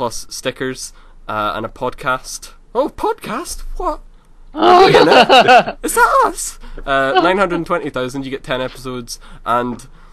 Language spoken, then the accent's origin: English; Scotland, United Kingdom; because that's supposed to be the good film at the moment, for us anyway, as Scottish people.